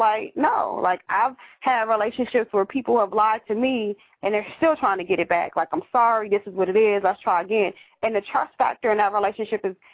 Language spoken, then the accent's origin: English; Baltimore, Maryland, United States; I'm still … from Baltimore, and that's who I'm going to be.